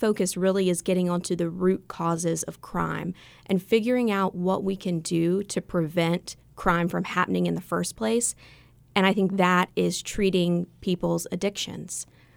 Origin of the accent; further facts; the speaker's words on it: Wilmington, North Carolina, United States; So I grew up here in Wilmington, was born and raised. I graduated from Hoggard High School. I then went off to college in Florida.